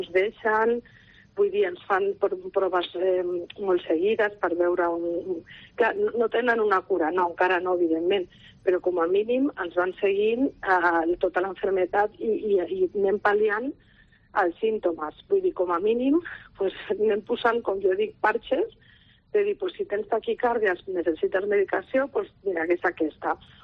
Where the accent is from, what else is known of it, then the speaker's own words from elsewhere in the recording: Barcelona, Catalonia, Spain; Perquè els que som de Barcelona, doncs encara